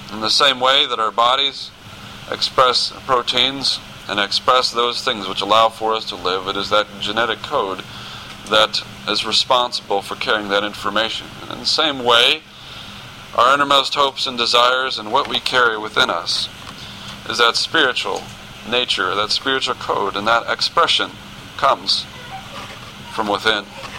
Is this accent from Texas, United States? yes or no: yes; Texas, United States; I was born and raised in Texas, but I did go back to graduate school in Texas, so that was a familiar surrounding.